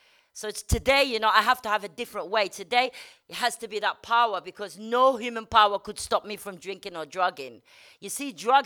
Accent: Morocco; English is a second language; Basically, I'm Moroccan. I was born in Morocco.

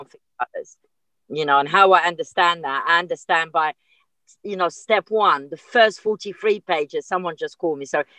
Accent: Morocco; You know, I was born in the Mediterranean, and I'm Moroccan, you know, and I blame my using on that community.

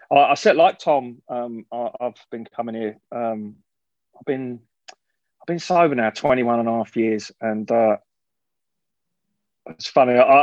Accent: East of England, United Kingdom; I grew up in Leafy, Hertfordshire. You can only really score on Thursdays, Fridays and Saturdays.

